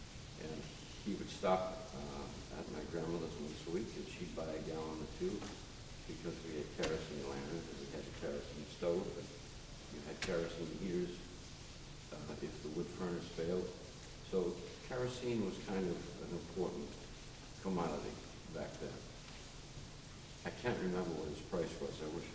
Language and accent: English; Rhode Island, United States; I grew up in Rhode Island. My father ran the state farm, which supplied the food for all the state institutions, from prisons to the state house of representatives. And we were a very rural family.